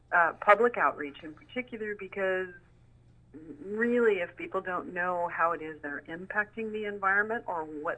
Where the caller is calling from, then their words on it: Lima, Peru; I'm calling you from Lima, Peru right now.